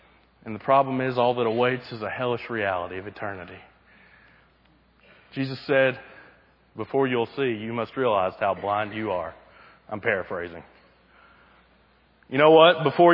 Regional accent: Kentucky, United States; I don't know about you, but growing up in South Central Kentucky, I learned that God helps those who help themselves.

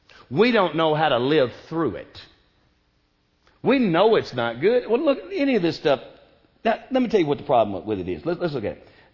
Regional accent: the South, United States; I'm from the South.

